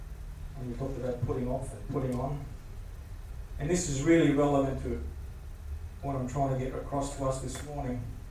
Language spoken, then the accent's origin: English; Australia; If I said, g'day, mate, they would have known, well, I'm an Aussie, right?